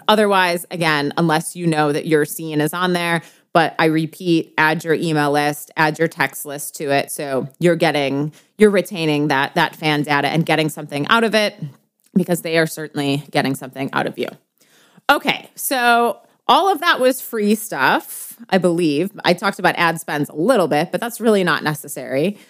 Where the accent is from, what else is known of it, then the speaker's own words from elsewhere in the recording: Wisconsin, United States; I was just talking to the Secretary of State of my home state of Wisconsin